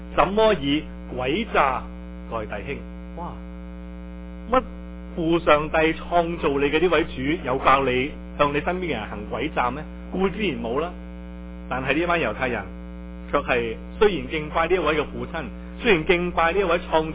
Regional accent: China; 我哋系中国人

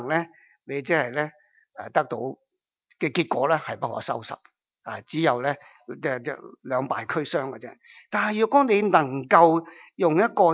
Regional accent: Guangdong, China; 我哋广东人话咧，恶死啊吓，

